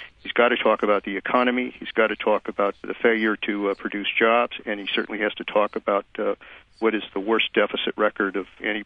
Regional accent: California, United States; speaking as a Californian.

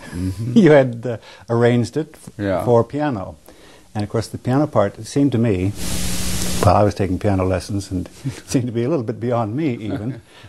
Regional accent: Ohio, United States; Oh, Southern Ohio, the foothills of the Appalachian hills there.

